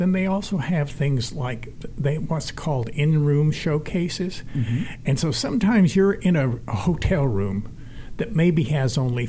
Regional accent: Portales, New Mexico, United States; where I grew up in New Mexico in the 50s, a little town called Portales, New Mexico, 19 miles north of me was Clovis, New Mexico.

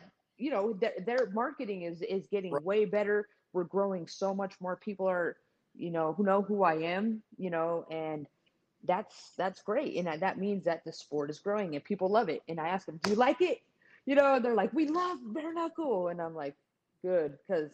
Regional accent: San Jose, California, United States; also born or lived in Modesto; now in Las Vegas, United States; San Jose, California, and Modesto, California. Yeah, then I moved here about 13, 14 years ago to Vegas.

